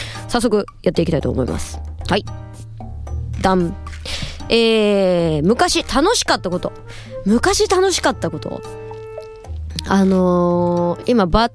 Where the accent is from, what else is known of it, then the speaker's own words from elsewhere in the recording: Kansai, Japan; 私一応関西人なんで、おそば逆に苦手なんですよね